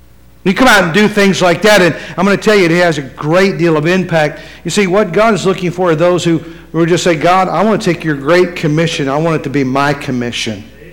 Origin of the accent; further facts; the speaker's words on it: West Virginia, United States; now in California, United States; I'm scared to death because I grew up in West Virginia. We thought California, the whole state was Hollywood.